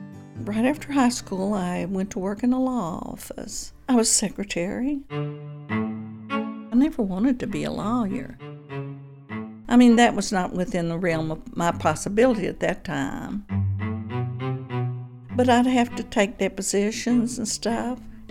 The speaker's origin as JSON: {"language": "English", "region": "Virginia", "country": "United States", "tie": "born or raised there", "said": "I grew up over in Bland County on a farm."}